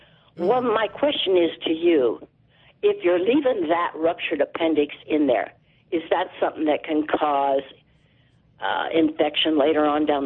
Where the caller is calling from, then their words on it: Idaho, United States; Idaho, where it's 15 degrees and beautiful sunny skies.